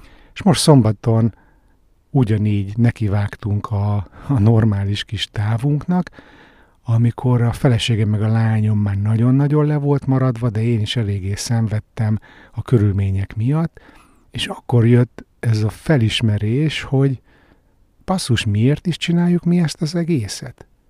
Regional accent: Göd, Pest, Hungary; Itt Gödön, a Dunánál nőttem föl, gyakorlatilag minden nyarat itt töltöttem, a nagymamámék házában, egy üdülőtelepen

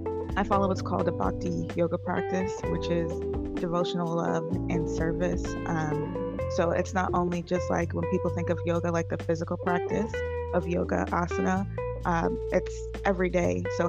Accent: Queens, New York, United States; moved away; being born and raised in Queens and then moving to the Pacific Northwest, being on the completely other side of the country, was a culture shock.

